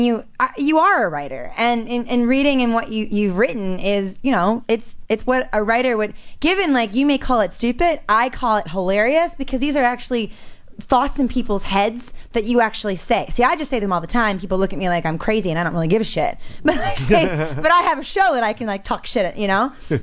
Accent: Maryland, United States; I grew up in Maryland

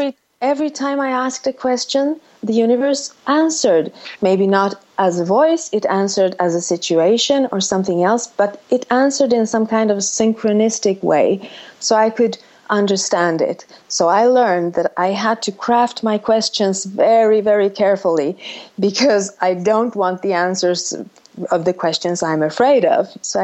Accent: Sweden; Well, I'm calling from Sweden. And I was born and raised in Sweden.

